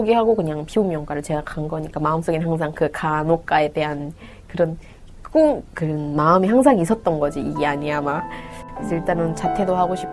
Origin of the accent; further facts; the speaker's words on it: North Korea; now in South Korea; 너무 촌스럽고 북한에서 온 티도 났고 모든 게 딱 북한에서 바로 딱 옮겨놓은 아이니까